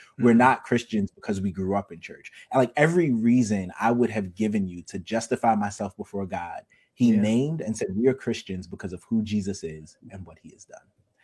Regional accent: Brooklyn, New York, United States; So I am from Brooklyn. If you talk to me for more than 10 minutes, you'll hear that at least 5 times.

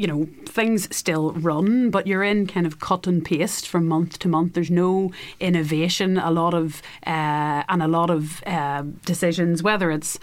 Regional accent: Northern Ireland, United Kingdom; I mean, I'm Irish. I'm an Irish nationalist. So I aspire to Irish unity.

